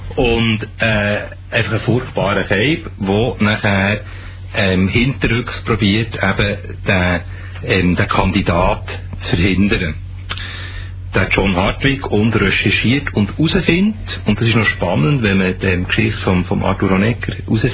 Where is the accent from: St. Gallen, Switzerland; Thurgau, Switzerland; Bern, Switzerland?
Bern, Switzerland; now in Zürich, Switzerland; Als Berner, der in Zürich lebt